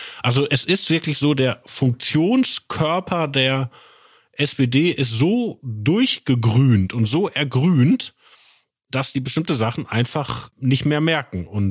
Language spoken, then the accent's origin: German; Wanne-Eickel, North Rhine-Westphalia, Germany; Ich meine, ich komme ja daher, aus Wanne-Eickel. In dem Wahlkreis, wo ich Kind war, in 80er Jahren